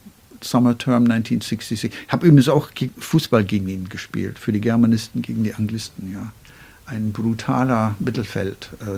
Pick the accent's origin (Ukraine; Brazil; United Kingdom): United Kingdom; Northern Ireland; ehemaliger britischer Bürger mit noch einem gültigen Pass und Ire. Ich bin hauptsächlich Ire. Aber in Irland komme ich auch aus dem Norden.